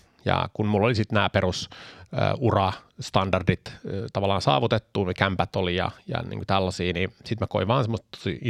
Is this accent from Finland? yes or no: no; Stockholm, Stockholm County, Sweden; Mä oon varttunut Tukholman lähiössä kahden suomalaisten vanhemman lapsena, syntynyt ja varttunut Ruotsissa.